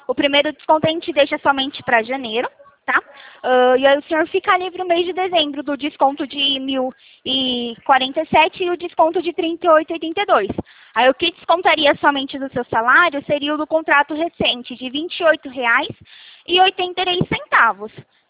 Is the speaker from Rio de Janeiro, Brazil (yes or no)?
no; Araras, São Paulo, Brazil; eu sou aqui de Araras.